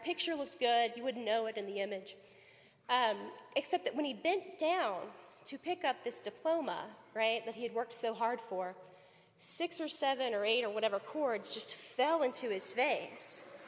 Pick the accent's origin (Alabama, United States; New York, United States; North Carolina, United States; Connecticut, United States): North Carolina, United States; Raleigh; And I grew up in the Raleigh area, and all three of us went to different high schools.